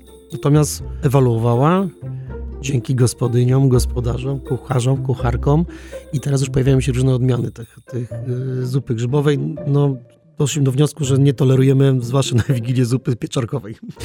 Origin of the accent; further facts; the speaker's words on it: Greater Poland Voivodeship, Poland; Ja z racji też, że pochodzę z Wielkopolski, to zdecydowanie zupa rybna.